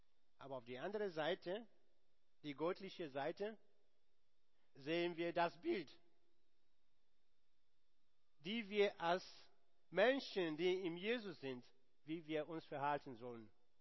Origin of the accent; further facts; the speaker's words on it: Nigeria; now in Germany; wie ihr wisst, ich komme aus Nigeria.